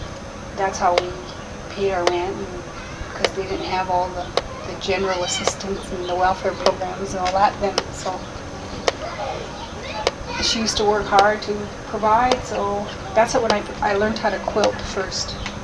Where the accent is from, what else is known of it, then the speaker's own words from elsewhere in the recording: Wolf Point, Montana, United States; also born or lived in Indiana / California; I was born in Wolf Point and raised on the reservation. The majority of my life, probably about 95% of it. And the other 5%, we moved on the relocation program